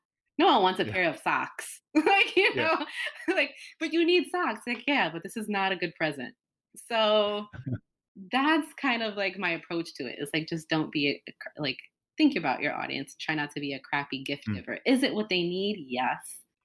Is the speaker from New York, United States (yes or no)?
yes; Brooklyn, New York, United States; I'm from Brooklyn, and sometimes I'm very Robert De Niro in my language.